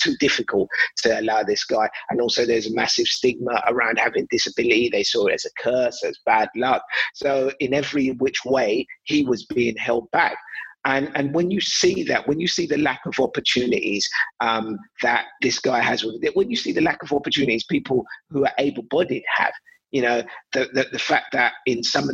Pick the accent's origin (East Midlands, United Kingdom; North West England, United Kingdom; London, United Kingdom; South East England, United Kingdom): London, United Kingdom; the first time I left East London was when I was, I think, 18 or 19. Up until 18, 19, I hadn't got on a plane. My parents brought me over from Nigeria